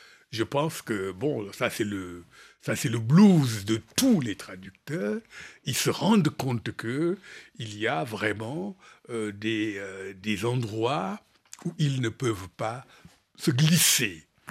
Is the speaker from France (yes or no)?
no; Dakar, Senegal; born there; Et puis, je suis né à la Médina, quoi, au cœur de la ville.